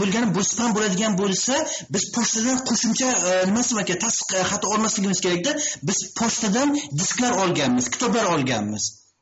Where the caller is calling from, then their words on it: Paris, Île-de-France, France; men Fransiyadan, Parijdan.